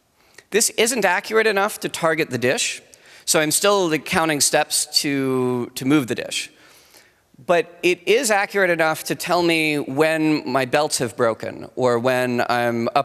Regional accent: Tennessee, United States; and while I love my hometown, and you know, I'm very proud of being Tennessean

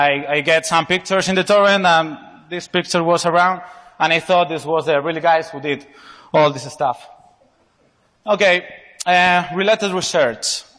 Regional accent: Spain; English is a second language; like he told you. I'm from Spain. My accent is not the best.

